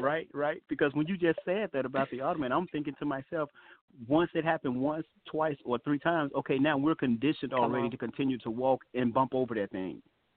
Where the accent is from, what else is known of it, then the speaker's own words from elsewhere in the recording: Chicago, Illinois, United States; also born or lived in Blytheville, Arkansas; I'm originally from Chicago, spent half of my childhood in growing up in Chicago. The remainder was in Arkansas, Blytheville, Arkansas.